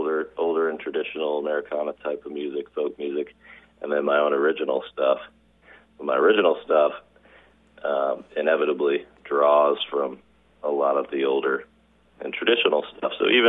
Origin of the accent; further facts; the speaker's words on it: St. Peters, Missouri, United States; Because I grew up in St. Peter's, Missouri, which is now is a suburb of St. Louis.